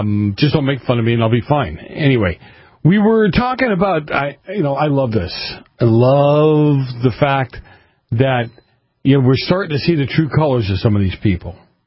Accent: Boston, Massachusetts, United States; I grew up in Boston, went to New Hampshire on a regular basis.

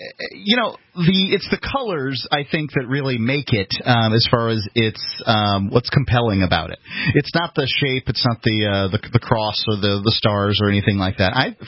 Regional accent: the South, United States; I'm a Southerner.

